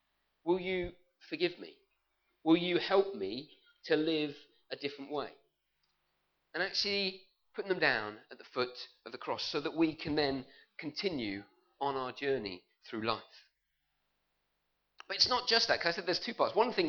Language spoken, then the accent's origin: English; United Kingdom; And we all moved around and proved that we're British generally by forming an orderly queue and all that sort of thing.